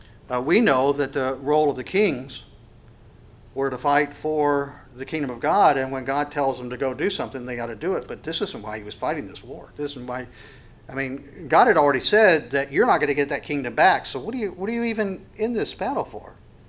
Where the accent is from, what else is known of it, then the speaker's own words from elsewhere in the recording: West Virginia, United States; I mean, I'm from West Virginia. So what does that tell you?